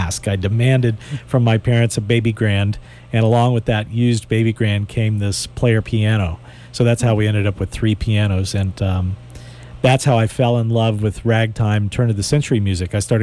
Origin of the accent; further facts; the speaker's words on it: Houston, Texas, United States; So I was a typical suburban kid growing up in Houston.